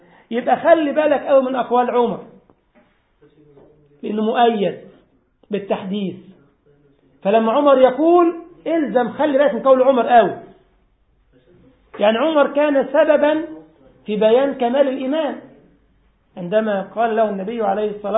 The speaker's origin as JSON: {"language": "Arabic", "country": "Egypt", "said": "وهو عندنا في مصر راح الكعبة امتى؟"}